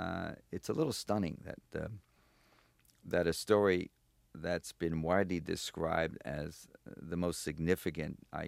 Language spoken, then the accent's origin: English; Chicago, Illinois, United States; Look, I grew up in the South Side of Chicago. I was born in 1937, and at the end of World War II, I used to go as a kid.